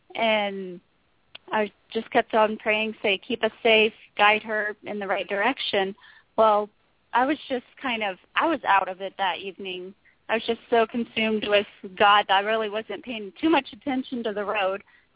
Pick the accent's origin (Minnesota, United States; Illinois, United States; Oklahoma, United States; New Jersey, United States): Oklahoma, United States; now in Texas, United States; I grew up in Oklahoma, but I am in Texas now.